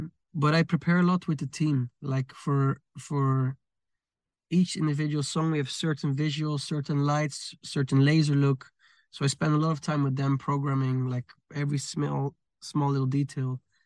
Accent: Amsterdam, North Holland, Netherlands; I think my favorite moment of this year was my hometown show in Amsterdam

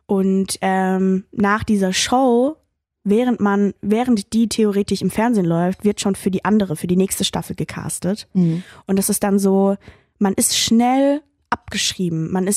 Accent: Mannheim, Baden-Württemberg, Germany; Ich komme ja aus Mannheim

